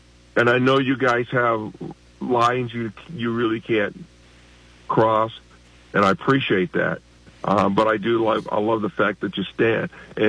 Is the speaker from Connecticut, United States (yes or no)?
yes; Connecticut, United States; And I came from Connecticut.